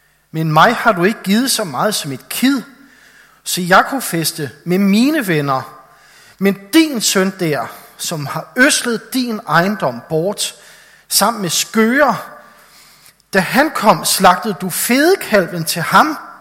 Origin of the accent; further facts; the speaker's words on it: Copenhagen, Capital Region of Denmark, Denmark; Jeg tror ikke, vi kan forstå som københavner eller byboer, hvad jord betyder.